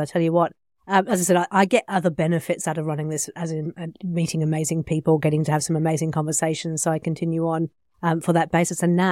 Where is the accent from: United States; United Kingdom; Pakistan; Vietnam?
United Kingdom; England; I don't know. I call them a duvet because I'm not from New Zealand, but I'm not sure.